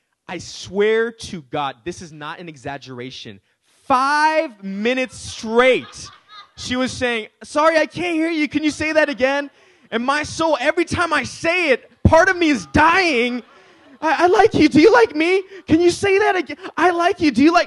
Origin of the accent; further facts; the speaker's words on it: Daly City, California, United States; because I grew up in Daly City, amazing city.